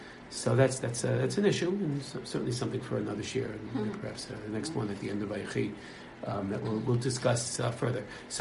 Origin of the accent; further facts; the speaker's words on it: Bronx, New York, United States; I come from the Bronx. We're a beautiful neighborhood where I lived in the 60s